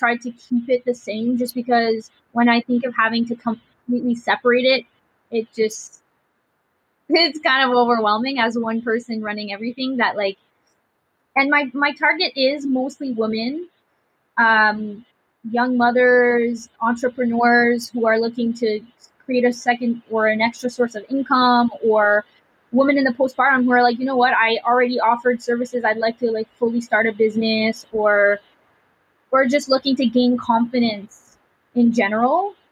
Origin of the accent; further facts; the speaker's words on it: Ottawa, Ontario, Canada; And I am from Ottawa, Canada, Ontario.